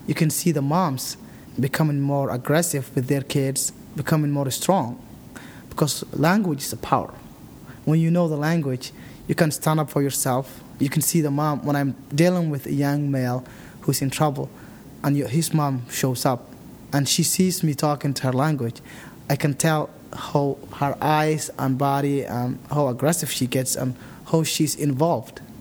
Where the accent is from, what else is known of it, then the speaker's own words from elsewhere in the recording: Somalia; moved away as an adult; also born or lived in Nairobi, Kenya; I am originally from Somalia, located in East Africa. Was born and grew up in Somalia.